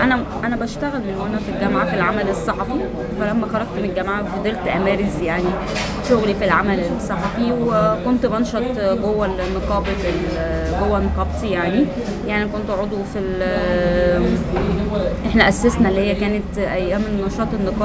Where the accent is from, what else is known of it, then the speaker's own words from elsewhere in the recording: Cairo, Cairo Governorate, Egypt; اتولدت وكبرت في القاهرة.